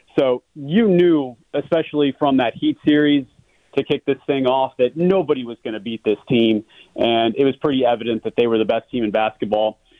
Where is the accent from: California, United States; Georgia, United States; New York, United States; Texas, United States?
California, United States; Los Angeles; now in Miami, United States; I grew up in Los Angeles, so you know, Showtime Lakers when I was coming through